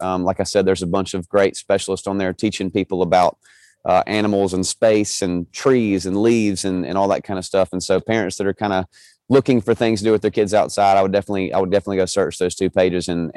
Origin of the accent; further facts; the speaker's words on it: Georgia, United States; born there; And I was born in Georgia, and I've got a lot of family in North Carolina.